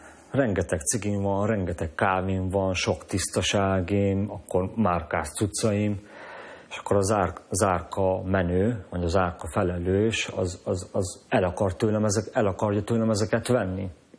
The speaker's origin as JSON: {"language": "Hungarian", "town": "Nagylóc", "region": "Nógrád", "country": "Hungary", "tie": "born or raised there", "said": "leköltöztem vidékre, Nagy Lócba, ahol felnőttem"}